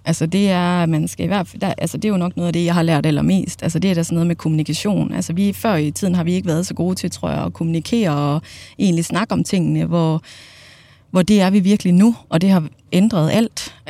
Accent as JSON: {"language": "Danish", "region": "Jutland", "country": "Denmark", "said": "men vi er jo fra Jylland, det ligger jo i kortene"}